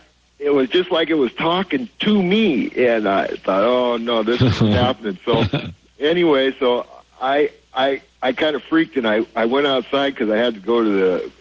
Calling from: Eatonville, Washington, United States; I'm calling from Eatonville, Washington.

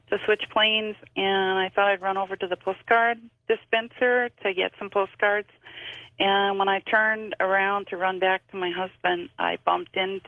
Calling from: Appleton, Wisconsin, United States; Appleton, Wisconsin.

